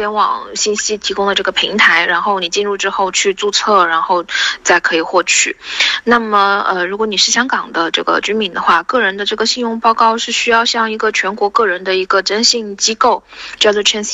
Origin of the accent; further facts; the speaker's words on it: China; now in Thailand; 我们中国人在泰国到底要怎么样办理房贷吧